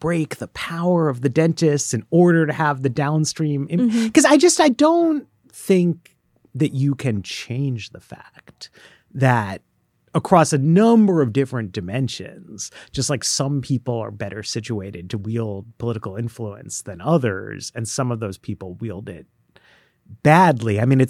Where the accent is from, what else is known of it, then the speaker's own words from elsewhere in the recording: New York, United States; I grew up in New York. I've always lived in like big, diverse, cosmopolitan cities.